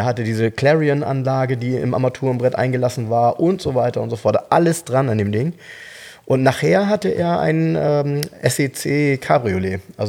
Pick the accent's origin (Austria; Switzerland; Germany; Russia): Germany; Soltau, Lower Saxony; Ich habe damals in Soltau, jetzt kommt wieder meine Heimat, nämlich genauso in Erinnerung.